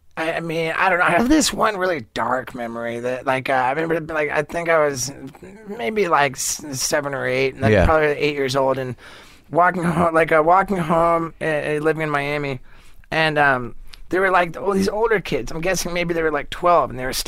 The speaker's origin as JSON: {"language": "English", "region": "England", "country": "United Kingdom", "tie": "born there", "said": "I was born in England, so I'm British."}